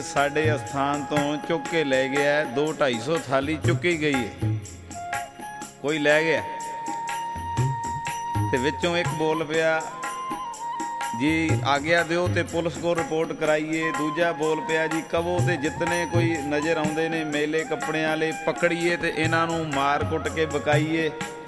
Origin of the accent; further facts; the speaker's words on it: Amritsar, Punjab, India; ਅਸੀਂ ਅੰਮ੍ਰਿਤਸਰ ਦੇ ਹਾਂ ਆਪ ਜੀ ਦੇ ਦਾਸ ਗਰੀਬ ਤਰਨ ਤਾਰਨ ਰੋਡ 'ਤੇ ਗਿਲਵਾਲੀ ਪਿੰਡ ਹੈ